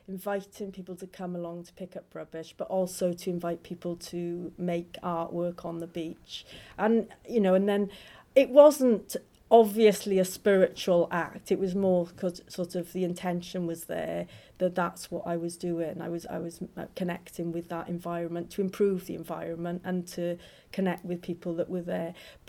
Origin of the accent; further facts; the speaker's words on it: Porthcawl, Wales, United Kingdom; I was living in Cardiff at the time of the carnival, but I moved to Porthcawl, which is my hometown, and it is beautiful.